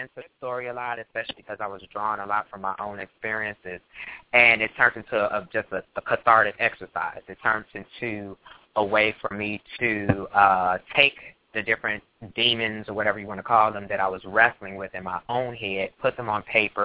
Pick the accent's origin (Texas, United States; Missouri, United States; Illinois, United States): Illinois, United States; Chicago; Well, born and raised in Chicago, Illinois